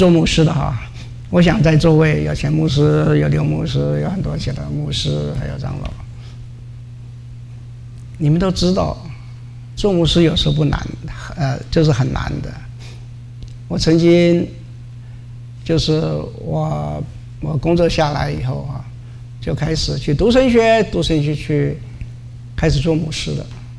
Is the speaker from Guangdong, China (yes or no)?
yes; Guangdong, China; 所以说我常常就说一句话，我是广东人